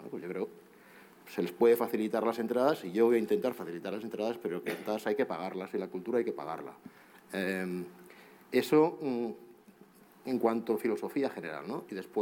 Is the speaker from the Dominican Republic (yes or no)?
no; United States; De donde vengo yo, de los Estados Unidos, pagas tres veces la entrada cuando vas al estreno de un amigo